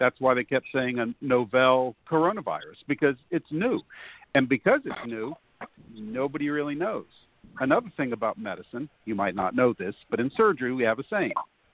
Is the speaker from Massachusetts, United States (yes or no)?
no; Camden, South Carolina, United States; In 1780, a huge battle occurred in Camden, South Carolina, my hometown, where the British thrashed an American army that outnumbered the British 2-1.